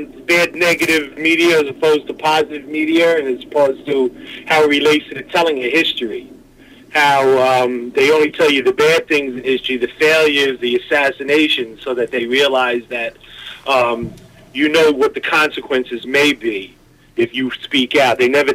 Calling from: Shirley, New York, United States; Calling from Shirley, New York.

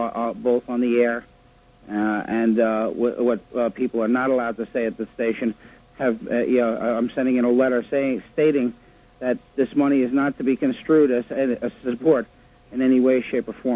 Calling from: New York, United States; Rockland, New York.

